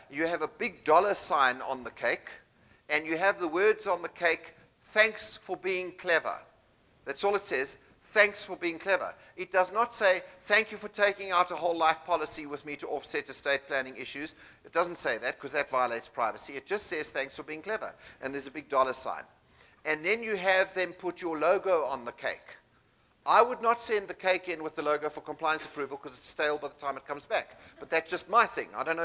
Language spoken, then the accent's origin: English; South Africa; now in Canada; So when I moved to Canada from South Africa, when I immigrated in 2006, 2007, I decided I wasn't going to hang out with the South Africans